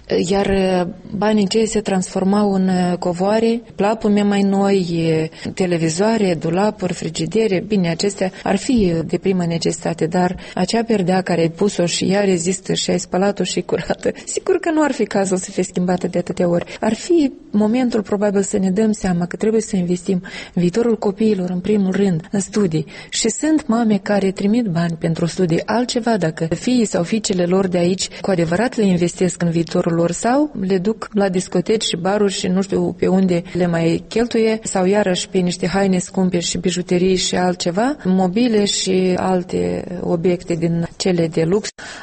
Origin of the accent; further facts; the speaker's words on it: Soroca District, Moldova; satul meu de Baștină, parcă în Reunul Soroca, satul încet, încet, mi-e trist să zic că moare, că se stinge